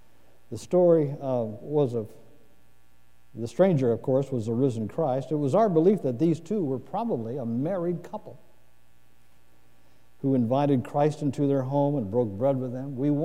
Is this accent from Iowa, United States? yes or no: yes; Council Bluffs, Iowa, United States; I got an invitation to submit my name to become an interim pastor and build a new church in my hometown of Council Bluffs.